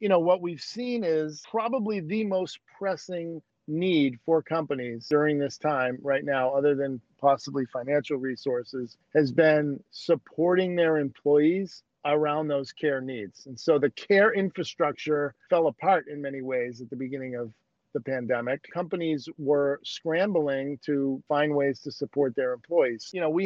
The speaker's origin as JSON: {"language": "English", "country": "Ireland", "said": "You know, as an Irish guy, I really believe in that."}